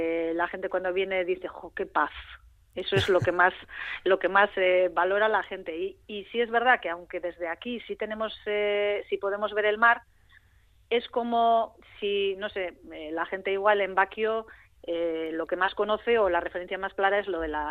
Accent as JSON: {"language": "Spanish", "town": "Bilbao", "region": "Basque Country", "country": "Spain", "said": "veníamos de la calle porque yo soy de Bilbao y no había trabajado en el campo nunca"}